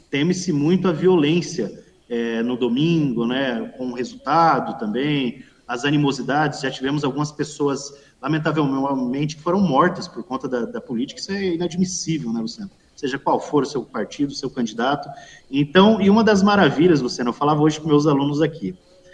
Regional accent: Brazil; nós somos brasileiros, nós reclamamos muito dos nossos representantes

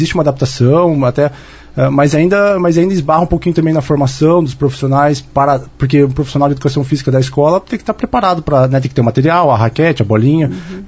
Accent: Curitiba, Paraná, Brazil; Curitiba, eu sou de Curitiba, né

